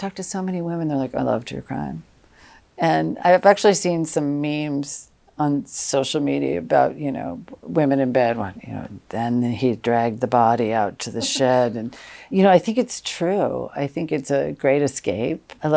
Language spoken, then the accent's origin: English; New England, United States; also born or lived in Los Angeles; I lived in LA for 30 plus years and finally came back. I mean, I'm originally from New England.